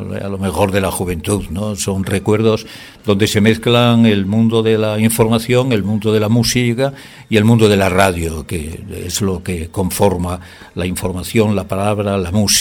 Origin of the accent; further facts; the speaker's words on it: Ponferrada, Castile and León, Spain; Incluso aquellas personas que conocen el museo de mi pueblo, de Ponferrada, dicen que este es superior